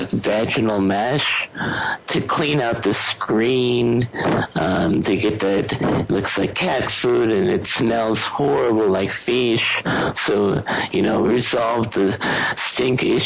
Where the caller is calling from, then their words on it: Chicago, Illinois, United States; I'm calling from Chicago, Illinois.